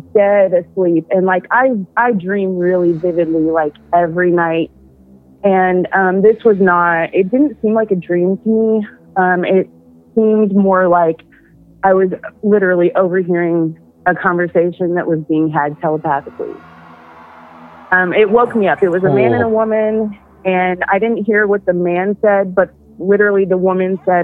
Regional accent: Tennessee, United States; I'm from Tennessee.

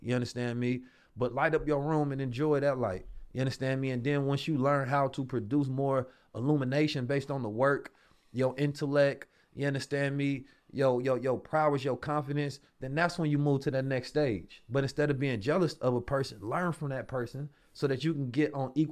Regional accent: Oakland, California, United States; I'm from Oakland

